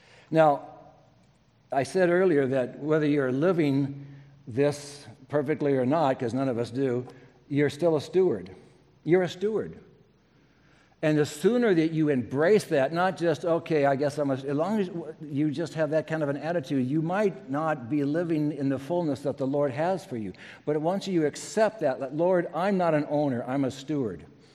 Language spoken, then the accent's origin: English; Sumner, Washington, United States; I can remember growing up in Sumner, down by Puyallup and Tacoma, that in grade school, we could smell Tacoma.